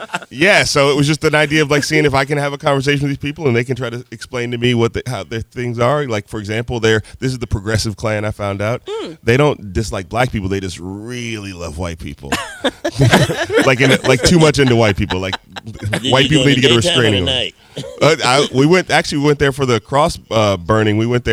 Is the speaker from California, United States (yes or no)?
yes; East Palo Alto, California, United States; Yeah, I was in East Palo Alto. I was born in Stanford Hospital. Then immediately they took me to East Palo Alto, which for those people who don't know, that's like saying the Compton of Palo Alto.